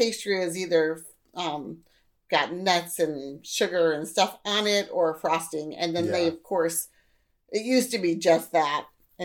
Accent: United States; as an American, the first time I read a pork shoulder, I was like

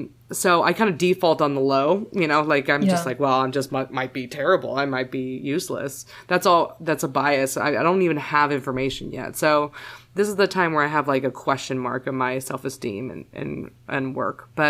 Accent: Manhattan, New York, United States; all my life growing up in New York and like the Gossip Girl world of Manhattan, private schools

